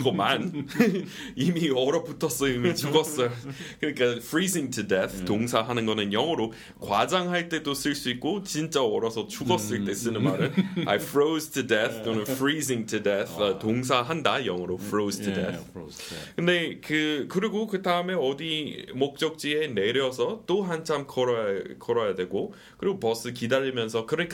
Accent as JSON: {"language": "Korean", "country": "United States", "tie": "born or raised there", "second_language": "Korean", "said": "미국은 그러니까 우리 고향은 엄청 춥긴 한데"}